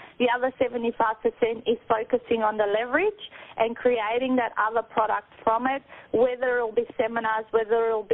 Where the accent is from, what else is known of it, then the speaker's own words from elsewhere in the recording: Melbourne, Victoria, Australia; we've got lined up with publishers here in Melbourne. That is my hometown.